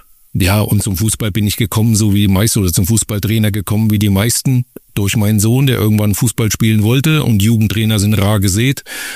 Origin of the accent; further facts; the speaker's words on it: Meiningen, Thuringia, Germany; born there; Ich komme ja ursprünglich aus dem Südthüringer Bereich, bin gebürtiger Meininger.